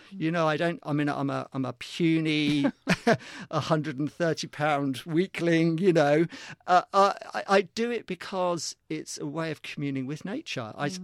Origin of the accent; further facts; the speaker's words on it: Southampton, South East England, United Kingdom; born there; I was born in Southampton, right by the sea, and I was so scared of it.